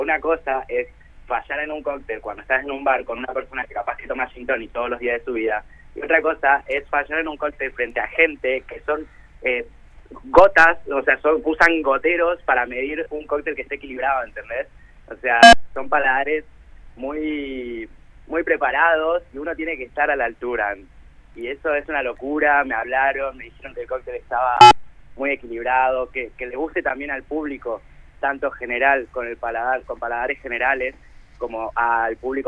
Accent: Formosa, Argentina; en Formosa somos productores de algodón, nuestro escudo lleva planta de algodón de azúcar, nuestro escudo provincial

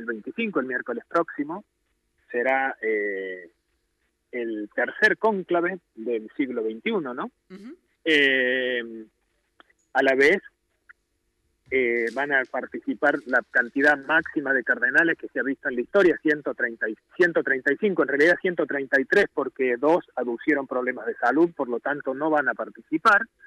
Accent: Córdoba, Argentina; porque yo soy cordobés

